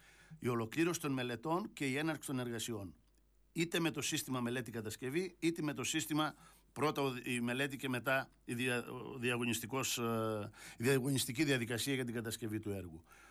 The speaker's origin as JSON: {"language": "Greek", "town": "Agrinio", "region": "Western Greece", "country": "Greece", "tie": "born or raised there", "lives_now": "Karpenisi, Greece", "said": "Γεννήθηκα στο Αγρίνιο, τελείωσα το Λύκειο στο Αγρίνιο, ζω στο Καρπενήσι."}